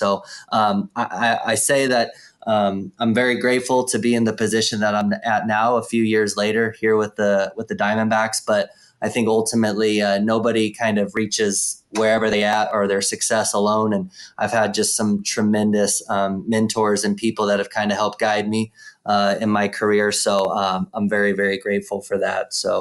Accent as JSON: {"language": "English", "region": "Oregon", "country": "United States", "tie": "born or raised there", "said": "So my, as you kind of mentioned, I grew up in Oregon, that's home, and grew up playing different sports"}